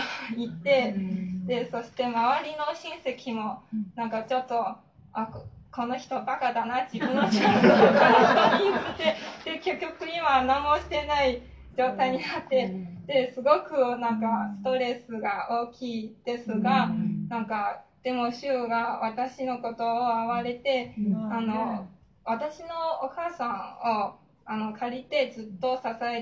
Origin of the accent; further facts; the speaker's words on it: China; Japanese is a second language; now in Japan; 中国から来た留学生です。